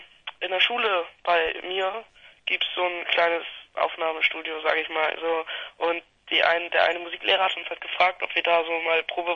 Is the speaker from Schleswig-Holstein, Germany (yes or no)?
no; Bremen, Germany; Ja, wir kommen aus Bremen.